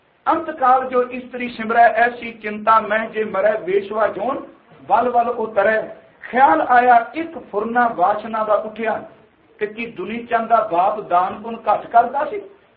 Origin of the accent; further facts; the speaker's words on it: Punjab, India; ਅਸੀਂ ਪੰਜਾਬ ਦੀ ਧਰਤੀ ਤੋਂ ਆਏ ਹਾਂ